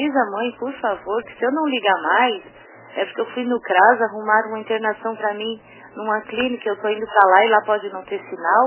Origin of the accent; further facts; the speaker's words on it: Imbituba, Santa Catarina, Brazil; Porque eu sou de Bituba, né?